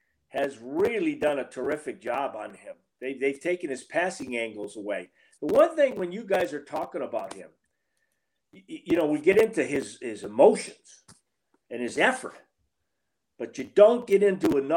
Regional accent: Boston, Massachusetts, United States; Well, a lot of people know I'm from the Boston area. So the fans were not a surprise to me.

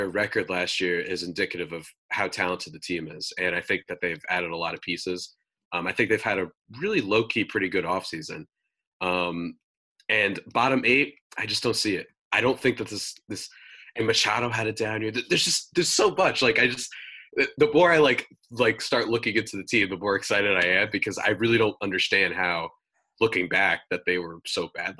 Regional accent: New Jersey, United States; so I'm from New Jersey, right? So you got to root for the Jets. You got to root for the Yankees. You got to root for the Mets.

